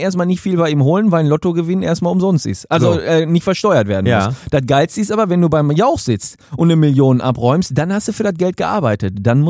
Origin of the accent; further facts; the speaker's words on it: North Rhine-Westphalia, Germany; bei uns in Ruhrpott